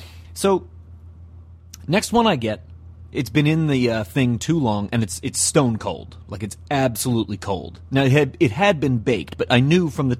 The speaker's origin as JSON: {"language": "English", "town": "Reading", "region": "Pennsylvania", "country": "United States", "tie": "born or raised there", "said": "So, yesterday, I'm driving back from my hometown of Reading, PA, and I thought, you know how I'm going to cap off Christmas?"}